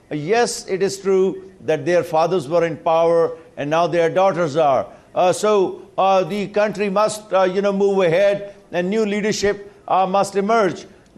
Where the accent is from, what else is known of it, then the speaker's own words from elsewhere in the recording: Pakistan; English is a second language; I'm from Pakistan